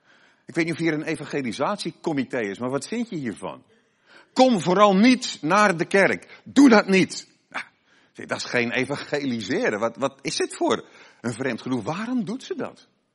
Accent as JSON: {"language": "Dutch", "town": "Krabbendijk", "region": "Zeeland", "country": "Netherlands", "said": "ik kom uit Krabbendijk in Zeeland"}